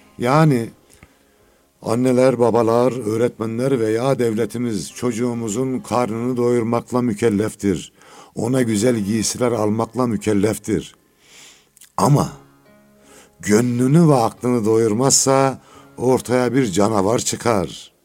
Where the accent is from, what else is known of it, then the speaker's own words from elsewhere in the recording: Osmaniye, Turkey; Ben Osmaniyeliyim.